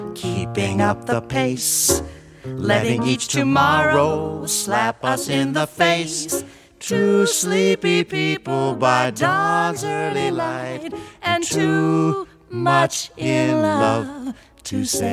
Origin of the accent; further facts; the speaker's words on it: St. Paul, Minnesota, United States; when I was a child growing up in St. Paul